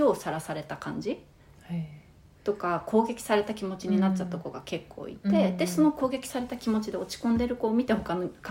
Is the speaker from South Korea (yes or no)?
yes; South Korea; 自分たちの韓国人としてのアイデンティティとしてでかい部分をみんなにシェアしたいと思って